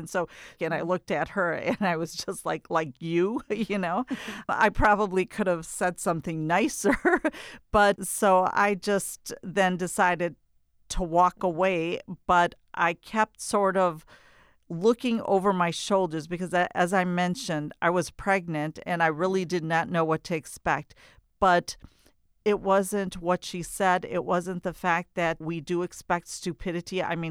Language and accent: English; United States; at least when I travel outside the country, I wear it very proudly that I'm an American.